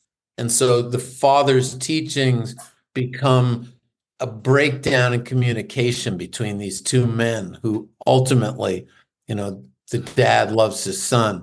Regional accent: New Hampshire, United States; I grew up in New Hampshire. WBCN was our real big local rock station coming out of Boston.

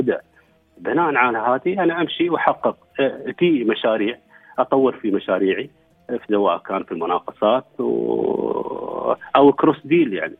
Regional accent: United Arab Emirates; نحن كشباب اماراتي

